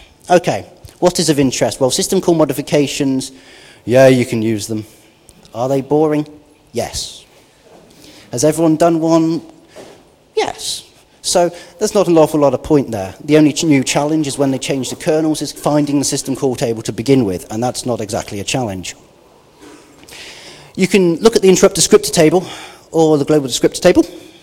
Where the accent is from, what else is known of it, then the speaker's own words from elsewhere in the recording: United Kingdom; Well, I'm a Brit